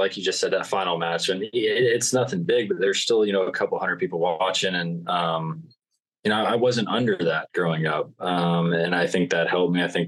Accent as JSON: {"language": "English", "town": "Birmingham", "region": "Alabama", "country": "United States", "tie": "born or raised there", "also_born_or_lived": "Greenville", "said": "growing up in Birmingham, I knew everybody. I knew everybody that I went to school with. It was pretty easy to make friends. I played every sport. And I kind of had friends when we moved. I moved in my freshman year. To Greenville."}